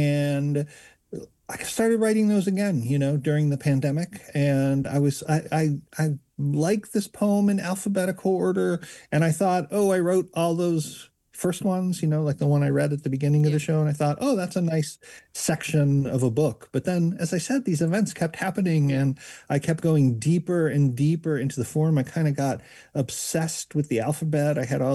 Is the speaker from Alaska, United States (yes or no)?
no; Buffalo, New York, United States; in my hometown of Buffalo